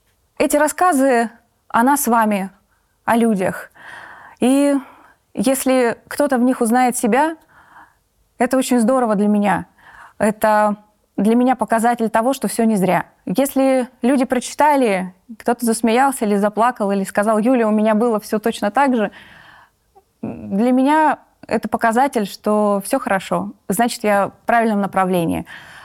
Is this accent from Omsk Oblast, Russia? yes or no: yes; Omsk, Omsk Oblast, Russia; born there; Я родилась в Омске.